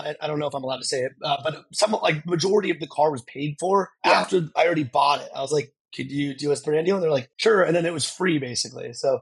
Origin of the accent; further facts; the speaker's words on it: Tucson, Arizona, United States; because I grew up in Tucson, Arizona.